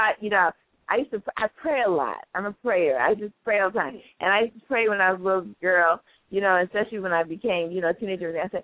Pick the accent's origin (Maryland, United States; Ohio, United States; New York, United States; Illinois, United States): New York, United States; Brooklyn; I was from the Brownsville section of Brooklyn and in the Van Dyke Projects, and we lived on the 10th floor. And I remember, you know, growing up